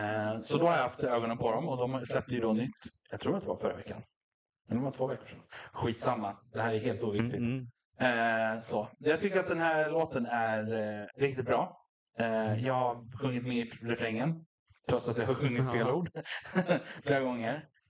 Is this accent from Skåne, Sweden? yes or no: no; Stockholm, Stockholm County, Sweden; jag är född och uppvuxen i Stockholm. Jag är stockholmare. Alltså, på pappas sida är det 14 generationer stockholmare.